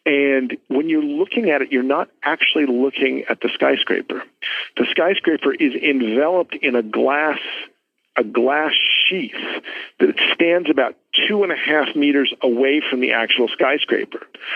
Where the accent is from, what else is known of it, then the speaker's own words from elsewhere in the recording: United States; the surprises that I feel as an American who thinks about internet technologies